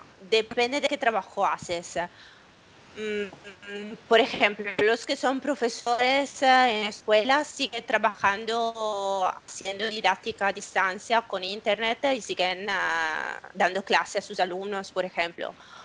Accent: Italy; no hay más las pizzerías que para nosotros, tú sabes, es como que un italiano sin pizza no puede quedarse

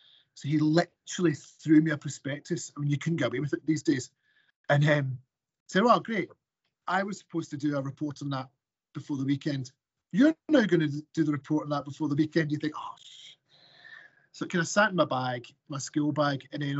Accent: Glasgow, Scotland, United Kingdom; Yeah, so I'm born and bred in Glasgow, and so the good thing is I've moved back up there. We moved back up 20 odd years ago.

